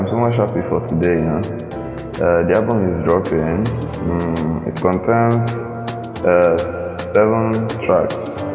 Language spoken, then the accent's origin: English; Nimo, Anambra, Nigeria; Yeah, I hail from Nimo, in Ijikwa Kano government area of Anambra State. Yes, I'm Igbo guy.